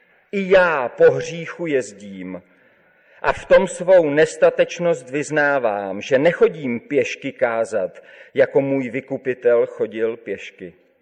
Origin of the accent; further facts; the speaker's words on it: Husinec, South Bohemian Region, Czechia; Každopádně rád vzpomínám na dětství strávené tady v Husinci na tomto místě.